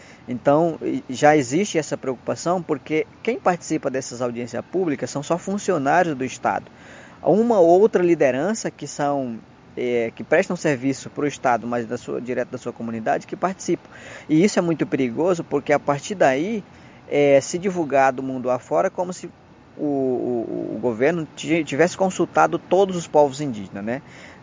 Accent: Acre, Brazil; A minha terra é a terra indígena

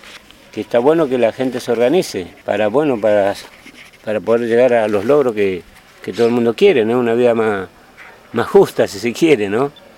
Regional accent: Neuquén, Argentina; Nosotros venimos de Neuquén, pero vivimos al norte, en Chosmalal, es la primer capital del Neuquén.

